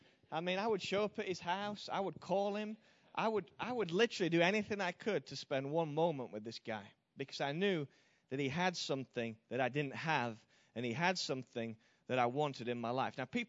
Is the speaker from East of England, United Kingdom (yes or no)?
no; Yorkshire and the Humber, United Kingdom; He was a British guy. We came from the same part of England. We came from Yorkshire, which produces some great preachers over the years.